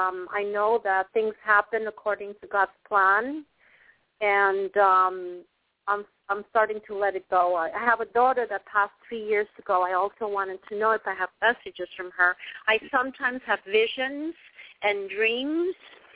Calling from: Florida, United States; I'm calling from Florida, and thank you for accepting my call.

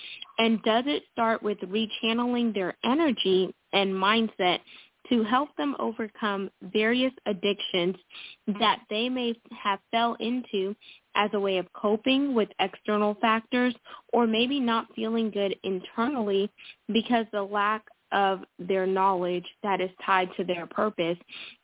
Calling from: Houston, Texas, United States; I am calling from Houston, Texas

